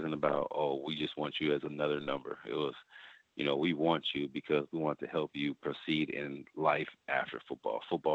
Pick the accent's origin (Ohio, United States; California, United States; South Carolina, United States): California, United States; also born or lived in Texas, United States; Yeah, I was born in Texas, but raised in California for like majority of my life, but came back to the roots.